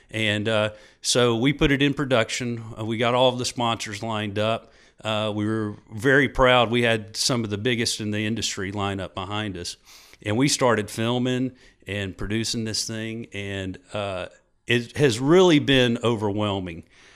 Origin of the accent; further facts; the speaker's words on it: Fort Worth, Texas, United States; born there; Being born in Fort Worth, I love Texas. I'm a Texan at heart.